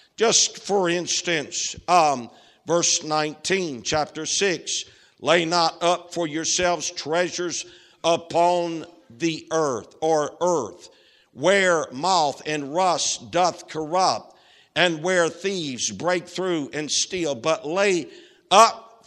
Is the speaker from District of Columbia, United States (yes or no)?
yes; Washington, District of Columbia, United States; born there; But I was born in Washington, D.C.